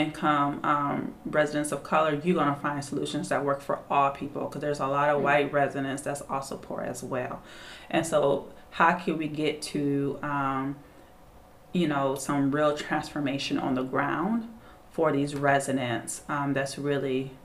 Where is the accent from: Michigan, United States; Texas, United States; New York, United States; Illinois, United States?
Michigan, United States; now in Washington, United States; I live in DC, but I am from Michigan.